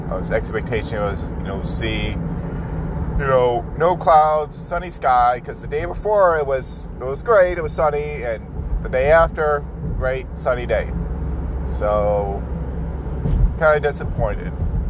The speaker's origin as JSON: {"language": "English", "town": "Buffalo", "region": "New York", "country": "United States", "tie": "born or raised there", "said": "Started in Mexico and went through my hometown of Buffalo, and it was a once in a lifetime opportunity."}